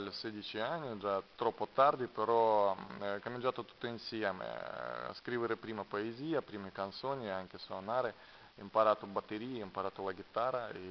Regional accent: Russia; Italian is a second language; now in Italy; sono russo, allora ho venuto qua in Italia per fare qualche concerti, qualche spettacoli

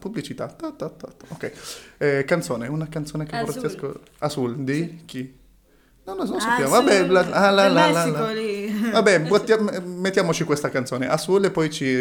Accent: Genoa, Liguria, Italy; Tu sei di Genova, io sono di Genova.

